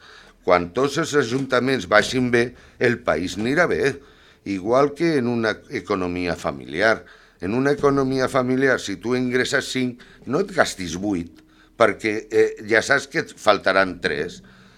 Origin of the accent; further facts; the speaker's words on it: L'Hospitalet de Llobregat, Catalonia, Spain; born there; i sóc català, I sóc nascut a Hospitalet de Llobregat i tota la meva família és catalana.